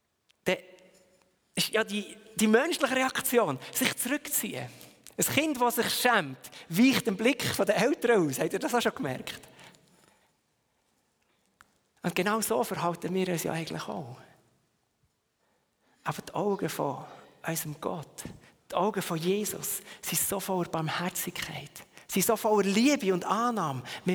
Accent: Biel, Bern, Switzerland; Und das Biel, wo ich aufgewachsen bin

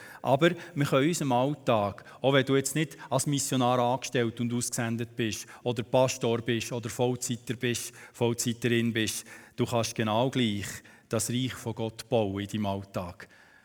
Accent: Switzerland; Wir sind in einem fremden Land als Schweizer, Bürger von dieser Nation hier.

